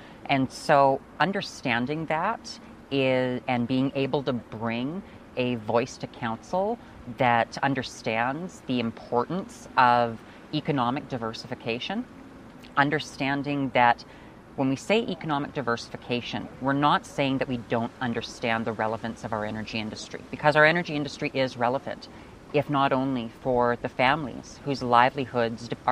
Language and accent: English; Alberta, Canada; growing up, because it's a split family, grew up traveling across all of Alberta.